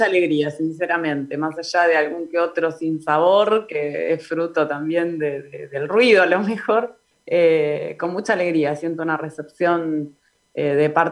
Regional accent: Burlingame, California, United States; yo nací en Burlingame, tengo 46 años, así que gracias también por lo de joven. Nací acá, mi mamá nació acá, mi papá nació acá, mis abuelos son de los primeros pobladores

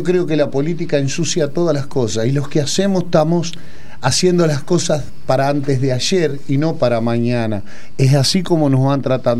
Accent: Argentina; porque somos argentinos

